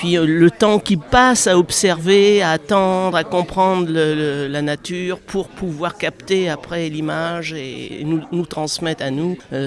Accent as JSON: {"language": "French", "town": "Saintes", "region": "Nouvelle-Aquitaine", "country": "France", "said": "De Saintes, en Charente-Maritime."}